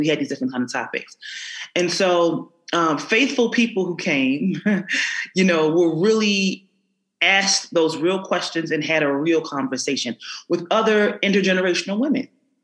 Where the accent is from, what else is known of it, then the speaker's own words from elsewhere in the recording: Philadelphia, Pennsylvania, United States; as a young woman growing up, I grew up in North Philadelphia